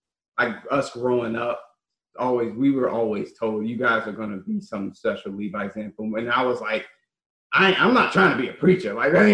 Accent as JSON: {"language": "English", "region": "Virginia", "country": "United States", "said": "And we got married a month after graduation and moved to Oklahoma. We're originally from Virginia. And then we moved to Oklahoma a week after our wedding."}